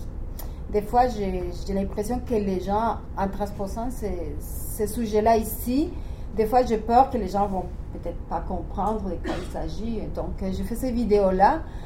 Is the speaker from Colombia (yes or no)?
yes; Colombia; parce que bon, je viens de Colombie